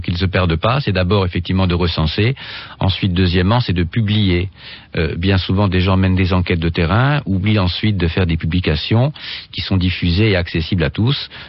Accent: Grand Est, France; Et une autre plante qu'on trouve chez nous en Lorraine, d'ailleurs dans toute la France

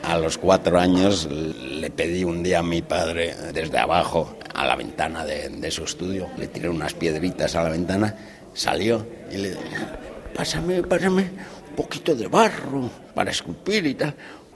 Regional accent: San Sebastián, Basque Country, Spain; born there; yo nací en San Sebastián, justo a 20 kilómetros de Francia

